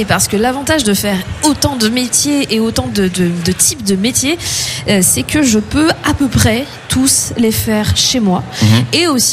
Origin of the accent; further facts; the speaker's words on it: Paris, Île-de-France, France; also born or lived in Bordeaux; Je viens de Paris, enfin de région parisienne à l'origine. J'ai vécu plusieurs années, enfin une quinzaine d'années à Bordeaux, et actuellement je suis en Bretagne et en pays de la Loire